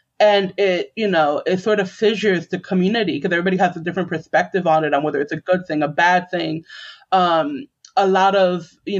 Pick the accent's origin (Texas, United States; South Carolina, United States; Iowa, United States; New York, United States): New York, United States; New York City; I grew up in the South Bronx, right at the tail end of the Bronx's burning era, and this is just how I grew up